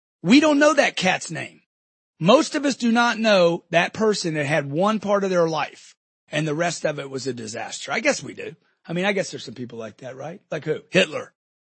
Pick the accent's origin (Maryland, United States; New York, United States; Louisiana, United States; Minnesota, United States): Louisiana, United States; When I'm young and broke, I'm growing up in Louisiana, middle class, being told, be grateful you got a bike.